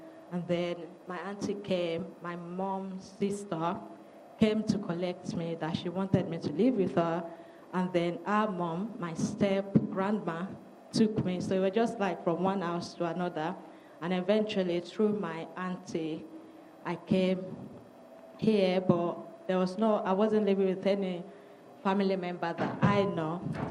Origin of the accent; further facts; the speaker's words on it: Nigeria; And growing up in Nigeria, I grew up in a very large family.